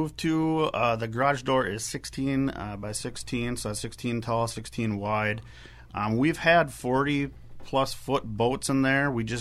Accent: Stillwater, Minnesota, United States; now in Somerset, United States; I'm from Stillwater, locally. I've grew up here my whole life and haven't left too far. I have moved to Somerset, Wisconsin

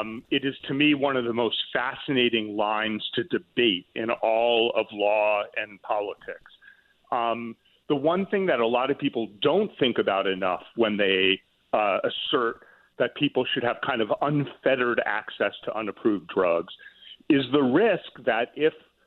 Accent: Westport, Connecticut, United States; I'm a Connecticut boy myself. I grew up in Westport, Connecticut.

